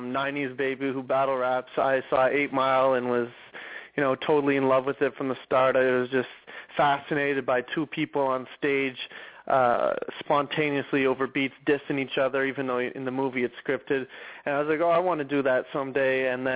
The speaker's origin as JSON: {"language": "English", "country": "Canada", "said": "I'm a Canadian rap battler."}